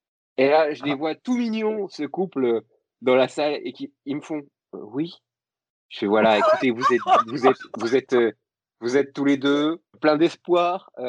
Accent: Grand Est, France; Tu sais, moi, je suis Lorrain

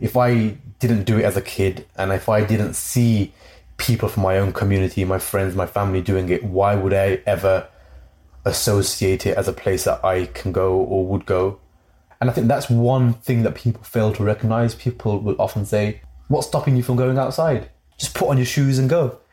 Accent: Coventry, West Midlands, United Kingdom; the same level of diversity that I would see in my hometown of Coventry

